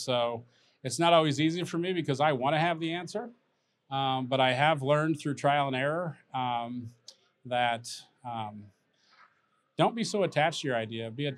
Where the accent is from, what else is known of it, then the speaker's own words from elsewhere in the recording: Lincoln, Nebraska, United States; You know, I grew up in Lincoln, Nebraska, in a part of Lincoln that was very, very poor.